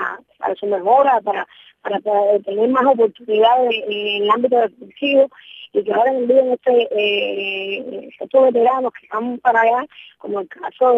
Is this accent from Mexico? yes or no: no; Cuba; somos cubanos